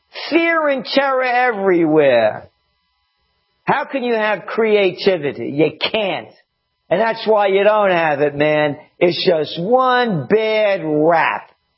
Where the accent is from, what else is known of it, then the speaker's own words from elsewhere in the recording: United States; I am a true American. I'm an American firster at all levels.